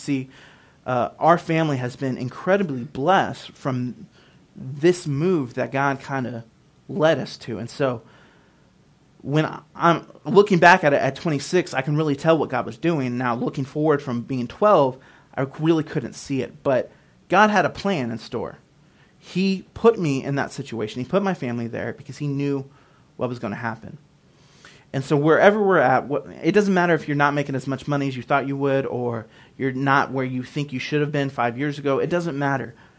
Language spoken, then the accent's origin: English; Aransas Pass, Texas, United States; also born or lived in Portland, Texas / La Porte, Texas; I'm from Portland, Texas. I was born in Aransas Pass, Texas. That's South Texas by Corpus Christi. And I spent my childhood there.